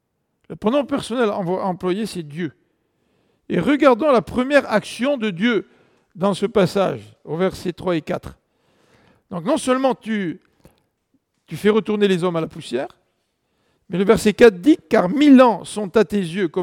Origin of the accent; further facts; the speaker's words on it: France; On appelle ça chez nous en France faire du bachotage.